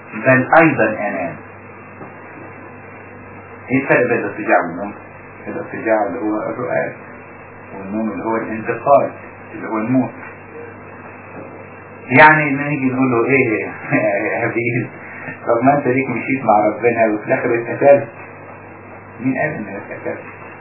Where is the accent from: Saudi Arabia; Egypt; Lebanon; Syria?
Egypt; Upper Egypt